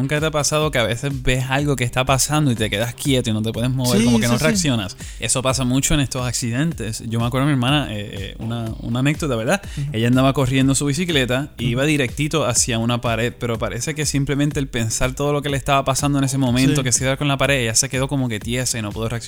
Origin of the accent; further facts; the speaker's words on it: Puerto Rico; Yo originalmente pues soy de Puerto Rico, y allí pues es verano todo el año